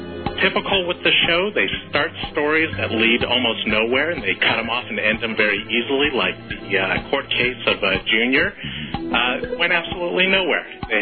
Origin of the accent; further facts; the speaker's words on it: Sacramento, California, United States; Sacramento.